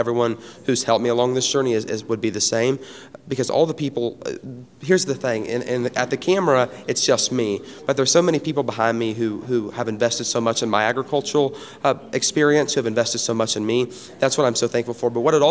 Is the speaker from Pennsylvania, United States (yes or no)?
no; Neodesha, Kansas, United States; Today I've won the Swine Production Placement Proficiency Award category, and I'm from Neodesha, Kansas.